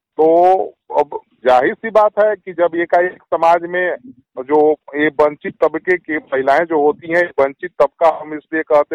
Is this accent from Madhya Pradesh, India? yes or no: no; Laxmipur, Bihar, India; मेरा गांव है, लक्ष्मीपुर है, मैरवा प्रखंड में पड़ता है, मुरियारी पंचायत है।